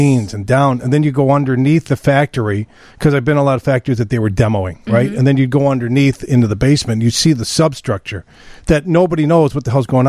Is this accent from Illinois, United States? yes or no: yes; Des Plaines, Illinois, United States; I grew up off of Ballard Road. So there in Des Plaines over there by Niles.